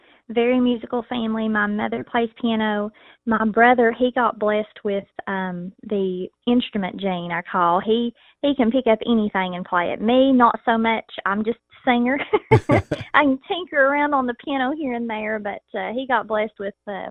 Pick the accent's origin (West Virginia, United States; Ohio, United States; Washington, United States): West Virginia, United States; Naugatuck; I was born in West Virginia in a little town called Naugatuck. And you probably will have a very hard time finding that on a map. We have a stop sign. We don't even have a stoplight.